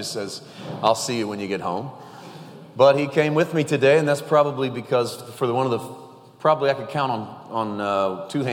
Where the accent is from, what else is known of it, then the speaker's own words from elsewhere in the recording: Poplar Bluff, Missouri, United States; moved away as an adult; now in Santa Clarita, United States; I was born and raised in Poplar Bluff, Missouri. I pastored a church in Missouri for 11 years. And in the spring of 2015, we relocated to Santa Clarita, California.